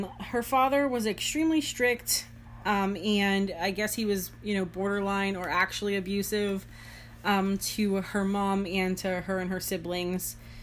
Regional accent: Pittsburgh, Pennsylvania, United States; moved away as an adult; now in Virginia Beach, United States; We are a married couple living in Virginia Beach. We don't sound like we're from Virginia because we're from Pittsburgh. We moved down here in June

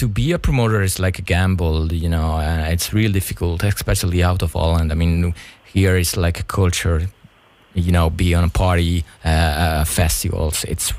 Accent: Rome, Lazio, Italy; English is a second language; I started it was 93. I had 13 years old and I'm from Rome.

